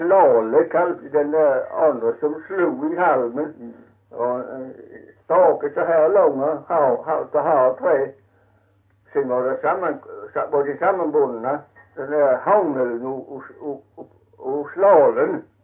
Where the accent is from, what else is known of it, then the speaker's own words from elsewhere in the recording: Tulseboda, Sweden; also born or lived in Röshult; Nej, jag födde i en gal som heter Röshult. Men det här är tjocknen då, och det är lite söderut. Där är jag född. Och sen flyttade föräldrarna till Tulseboda.